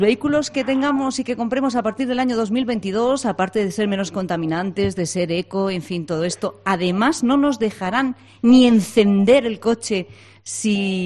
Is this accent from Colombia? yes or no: no; Zamora, Castile and León, Spain; Yo soy de Zamora